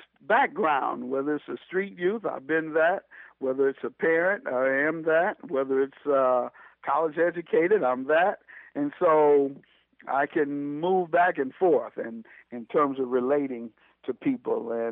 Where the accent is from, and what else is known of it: Detroit, Michigan, United States; born or raised there